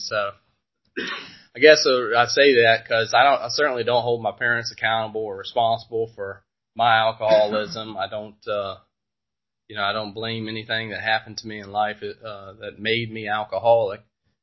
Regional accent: Culpeper, Virginia, United States; So, I grew up in Culpepper and a pretty normal family.

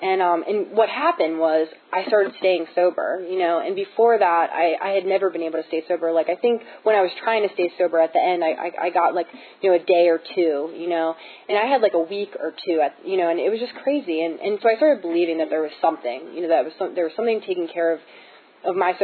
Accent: Maryland, United States; It was always the fact that my parents were divorced or that I grew up in Southern Maryland.

